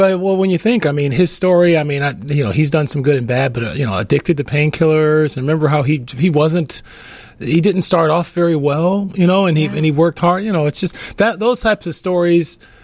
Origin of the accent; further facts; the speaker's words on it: Cleveland, Ohio, United States; Born and raised in Cleveland, Ohio.